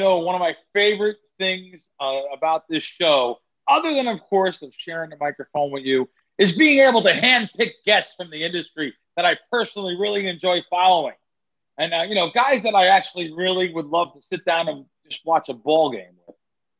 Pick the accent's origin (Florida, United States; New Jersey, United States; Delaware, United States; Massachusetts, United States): New Jersey, United States; You know, even for me, like a young kid growing up in Jersey, WFM was everything.